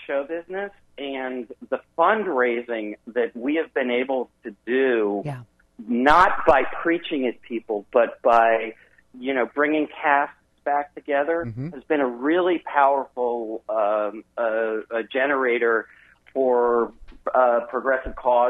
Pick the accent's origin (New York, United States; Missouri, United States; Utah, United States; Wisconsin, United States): Wisconsin, United States; I mean, I'm from Wisconsin.